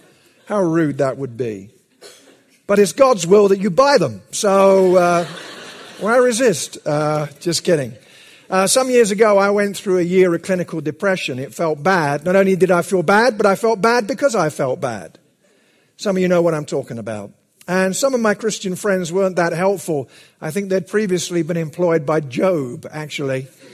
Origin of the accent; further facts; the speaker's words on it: Alabama, United States; of you can still hear the very slightest tinge of accent when I open my mouth? Yeah, greetings from my home state of Alabama.